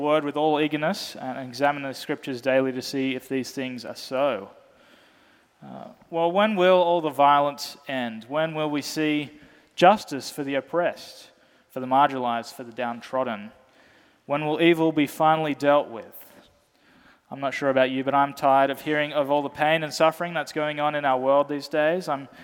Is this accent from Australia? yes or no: yes; Australia; As an Australian citizen, he is still my earthly king.